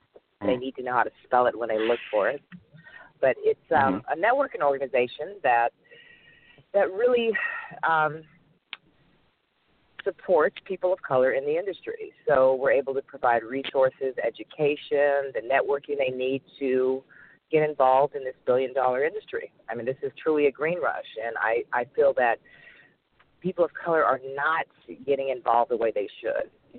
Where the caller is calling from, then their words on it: Los Angeles, California, United States; Los Angeles.